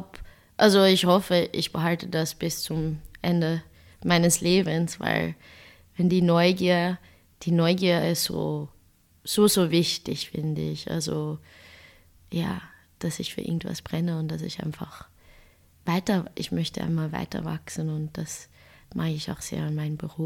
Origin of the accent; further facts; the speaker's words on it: Amsterdam, North Holland, Netherlands; German is a second language; moved away; Ich bin aufgewachsen in Amsterdam in einem Viertel, die sehr multikulturell war